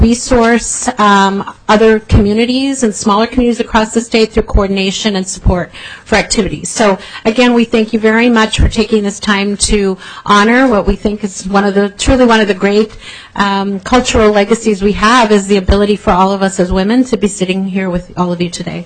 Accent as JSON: {"language": "English", "region": "Minnesota", "country": "United States", "said": "I was very excited as a Minnesotan when this amendment was passed"}